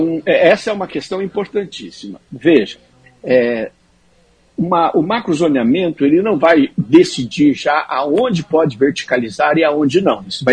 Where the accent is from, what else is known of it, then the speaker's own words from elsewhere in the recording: Maringá, Paraná, Brazil; born there; eu que tenho nasci em Maringá e uma ligação muito grande com esses bairros